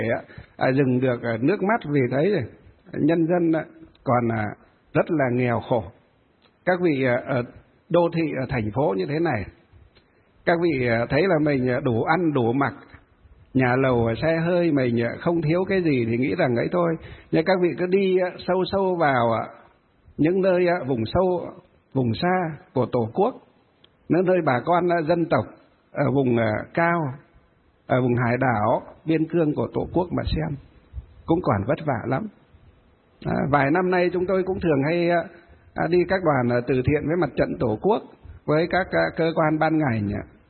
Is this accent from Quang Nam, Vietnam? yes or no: no; Hòa Bình, Vietnam; Quê hương của tôi trên Hòa Bình, tôi nói mấy lần với các bác lãnh đạo ở tỉnh, ở huyện, cứ dọc hai bên ven đường là cái dãy núi nó đẹp như thế.